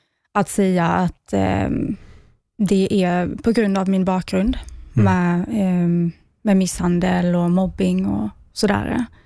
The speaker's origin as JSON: {"language": "Swedish", "region": "Skåne", "country": "Sweden", "said": "Så jag kommer ju från Skåne, som hörs kanske."}